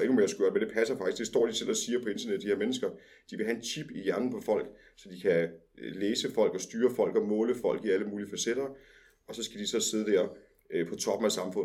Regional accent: Ringsted, Zealand, Denmark; nu er jeg selv fra Ringsted

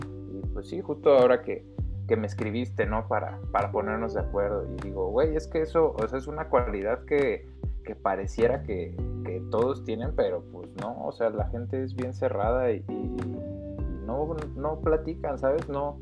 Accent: State of Mexico, Mexico; Yo pasé la mayoría de mi infancia en el Estado de México, porque mis papás son de Nezahualcóyotl.

